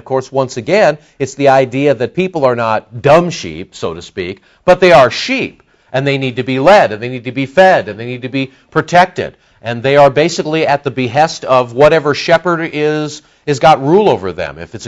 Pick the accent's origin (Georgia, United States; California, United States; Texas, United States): California, United States; Los Angeles; You know, and I'm from Los Angeles. You know, I grew up with earthquakes.